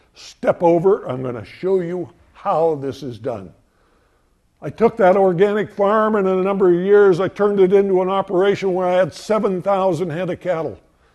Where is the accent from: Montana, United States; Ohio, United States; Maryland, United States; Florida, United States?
Montana, United States; I was raised in Montana during the Second World War. My parents could not hire help. We had the largest dairy farm in the state of Montana